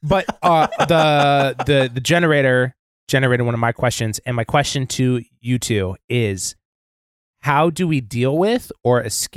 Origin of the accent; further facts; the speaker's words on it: Seattle, Washington, United States; I'm from Seattle and I drink filtered water exclusively.